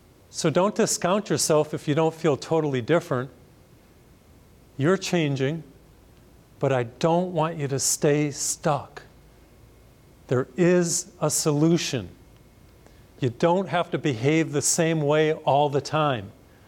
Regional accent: Massachusetts, United States; I come from Massachusetts, grew up in Massachusetts.

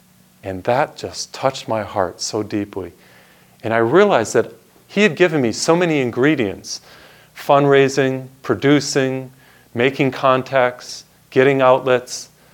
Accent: Massachusetts, United States; And the first one was Boston, my home state.

